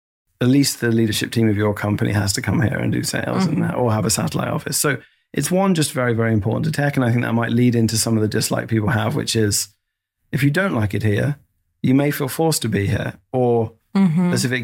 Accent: United Kingdom; now in San Francisco, United States; I'm from the UK. I'm now an American citizen. I'm a proud American citizen, and I'm proud because of the opportunities this country gave me.

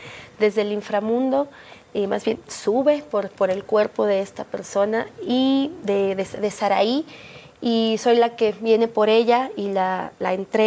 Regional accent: Mexico; Somos mexicanos también

